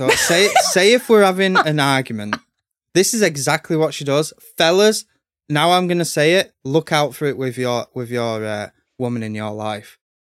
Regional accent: Sheffield, Yorkshire and the Humber, United Kingdom; I'm originally from Sheffield.

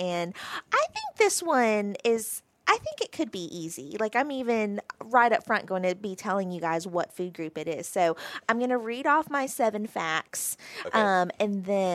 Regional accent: Philippines; now in United States; national fruit of the Philippines, and I am Filipino, Filipino-American, so a little partial to that.

